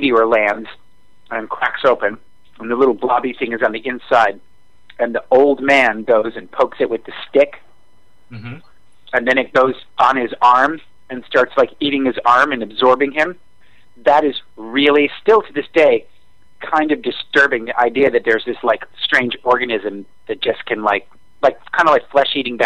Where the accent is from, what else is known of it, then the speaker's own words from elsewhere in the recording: New York City, New York, United States; I grew up in New York City, and we had a local television station called WPIX.